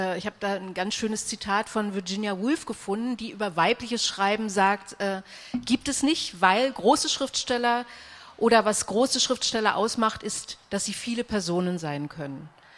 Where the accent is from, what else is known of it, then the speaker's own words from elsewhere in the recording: East Germany, Germany; wir sind alle aus dem Osten, ja, also wir sind alle 4 im Osten groß geworden